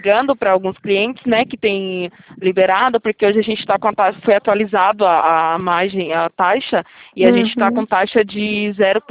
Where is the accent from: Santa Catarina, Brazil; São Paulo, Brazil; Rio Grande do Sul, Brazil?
São Paulo, Brazil; Itatiba